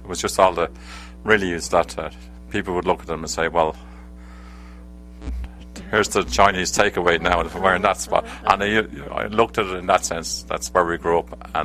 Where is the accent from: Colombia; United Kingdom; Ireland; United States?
Ireland; Dublin, Leinster; Well, I grew up in Dublin, and suburb of Dublin